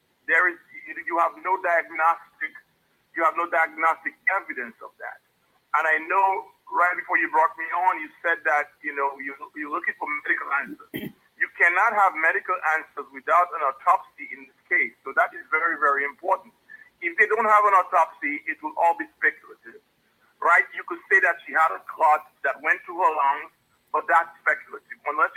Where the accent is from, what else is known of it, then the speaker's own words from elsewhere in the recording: Pointe Michel, Saint Luke Parish, Dominica; We grew up in Point Michelle together.